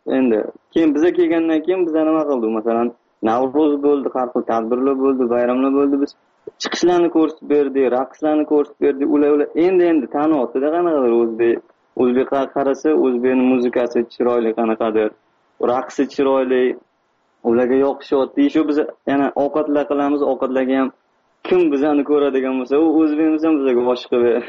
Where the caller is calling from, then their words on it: Almaty, Kazakhstan; Almaty, Qozog'iston.